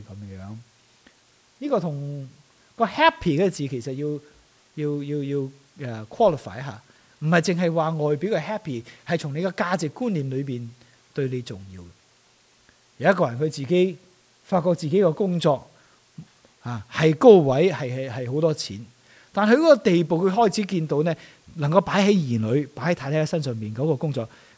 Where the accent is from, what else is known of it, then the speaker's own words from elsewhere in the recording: Hong Kong; 特别我们在香港长大，成长的过程没什么 choice 的，没得选择的时候